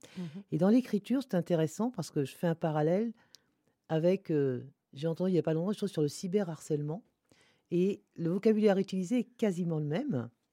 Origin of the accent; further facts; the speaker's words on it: Nantes, Pays de la Loire, France; il se trouve que nous sommes nantais.